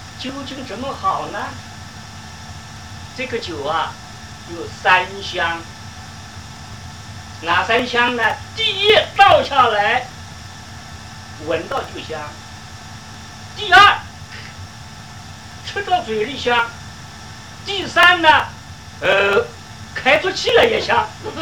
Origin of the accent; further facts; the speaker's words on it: Yangzhou, Jiangsu, China; accent: Yangzhou; 那我们扬州话叫舌头，